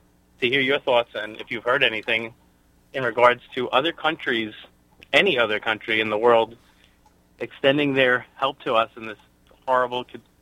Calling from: Wading River, New York, United States; I'm calling from Wading River.

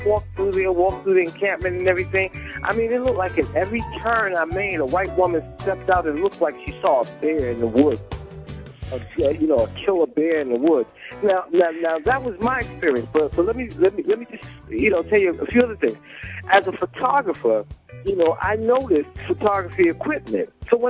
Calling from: Brooklyn, New York, United States; I'm in Brooklyn.

